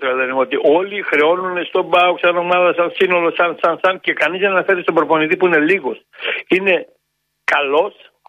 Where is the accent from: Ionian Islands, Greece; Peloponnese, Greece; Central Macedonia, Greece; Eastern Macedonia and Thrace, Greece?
Central Macedonia, Greece; Thessaloniki; δεν είμαι ΠΑΟΚτής, είμαι Θεσσαλονικιός.